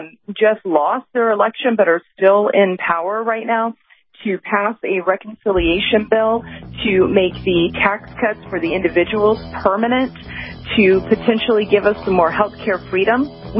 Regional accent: Georgia, United States; Thankfully, in Georgia, that we did not elect someone so extreme to be our governor, and I'm from Georgia

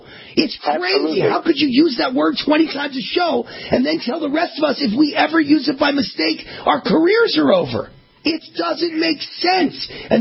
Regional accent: New York, United States; I always say, look, I'm Jewish and from New York.

